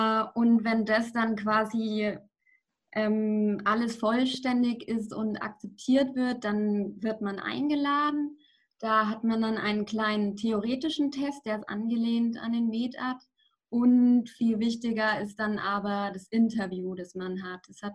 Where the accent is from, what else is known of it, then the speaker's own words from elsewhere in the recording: Nuremberg, Bavaria, Germany; now in Krems, Austria; ich bin 23 Jahre alt, bin aus Nürnberg in Bayern.